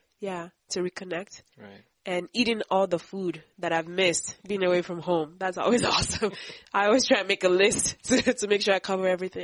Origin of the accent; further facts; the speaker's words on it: Nigeria; also born or lived in Canada; I grew up in Nigeria and in Canada. My extended family is in Nigeria